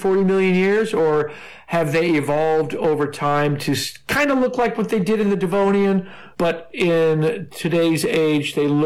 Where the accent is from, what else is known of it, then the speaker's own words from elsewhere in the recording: Melbourne, Victoria, Australia; G'day, mate. I'm from Melbourne.